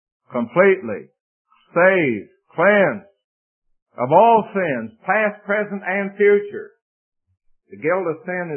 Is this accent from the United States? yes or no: yes; Tulsa, Oklahoma, United States; I went to a revival meeting once in my hometown of Tulsa, Oklahoma.